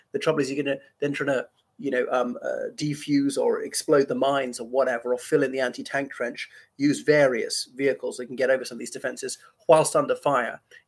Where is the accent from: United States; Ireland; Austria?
Ireland; from Ireland.